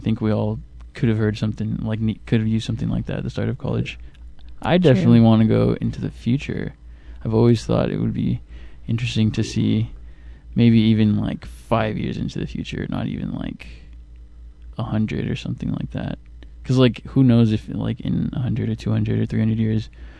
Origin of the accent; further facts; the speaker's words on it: United States; So we see, in growing up in America, we, you know, the accepted common perception of time is that it's linear.